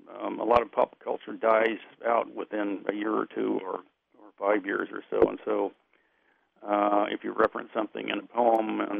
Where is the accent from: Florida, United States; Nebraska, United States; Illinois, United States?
Nebraska, United States; Omaha; Omaha. I grew up in Omaha, and Omaha was at that time the livestock center of the United States.